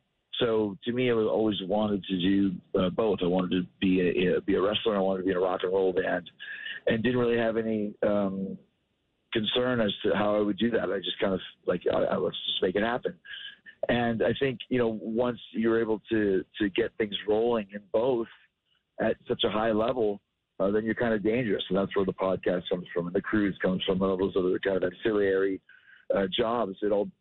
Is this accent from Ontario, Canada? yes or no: no; Winnipeg, Manitoba, Canada; Well, I grew up in Winnipeg, so it was a great rock and roll town. It was a great wrestling town, still is.